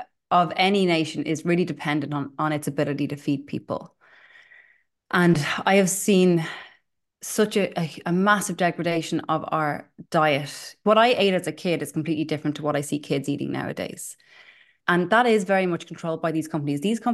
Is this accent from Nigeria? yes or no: no; Ireland; you're from the UK. I'm from Ireland.